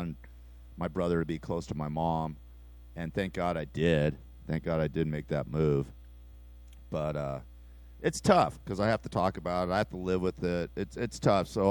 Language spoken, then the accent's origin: English; Los Angeles, California, United States; I'm from Los Angeles. I grew up in Los Angeles.